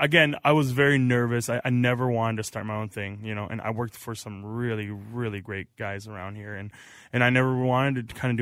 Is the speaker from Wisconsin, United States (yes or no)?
yes; Wisconsin, United States; I grew up in Wisconsin